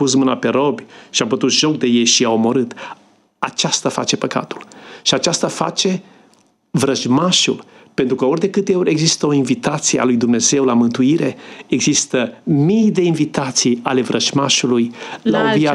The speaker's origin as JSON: {"language": "Romanian", "country": "Romania", "said": "Pentru că noi suntem români? Pentru că noi suntem creștini deja?"}